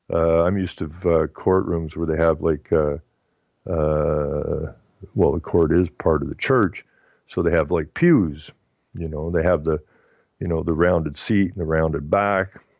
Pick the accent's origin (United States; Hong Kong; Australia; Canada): Canada; Renfrew, Ontario; where I grew up in Renfrew, Ontario, I went to the Renfrew Collegiate, which was just a school, a high school, and right across the street was the Catholic high school.